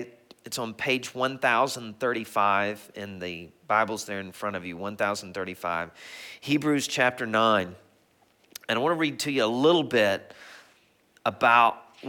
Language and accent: English; the South, United States; when I grew up in the South, farmers know better than to call their animals by a name